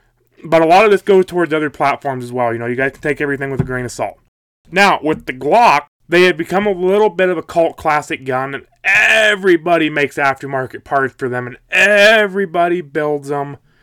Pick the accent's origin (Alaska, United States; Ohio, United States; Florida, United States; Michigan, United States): Alaska, United States; You know, I'm from Alaska. I was down in Idaho at the time.